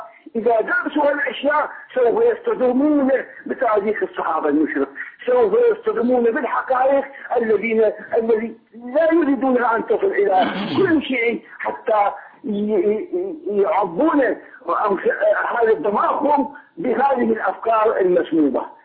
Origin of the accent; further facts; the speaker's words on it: Iraq; أنا من العراق.